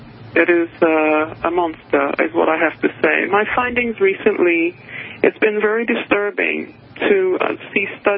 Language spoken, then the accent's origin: English; United Kingdom; Methylation. I'm British.